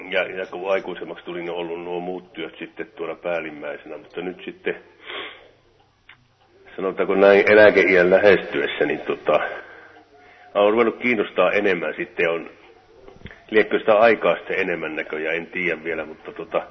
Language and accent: Finnish; Kiuruvesi, North Savo, Finland; moved away as an adult; now in Sweden; kyllä mä Suomesta olen ja syntyisin ihan sieltä Sydän-Savosta Kiuruveeltä.